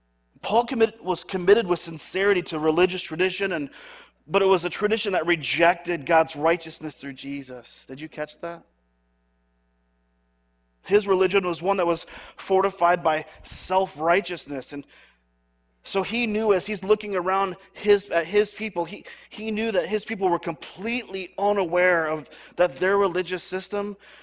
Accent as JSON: {"language": "English", "town": "Royal Oak", "region": "Michigan", "country": "United States", "tie": "born there", "said": "and of course I was born in Michigan, Royal Oak, Michigan, and moved over here in 1990 to the west side of the state"}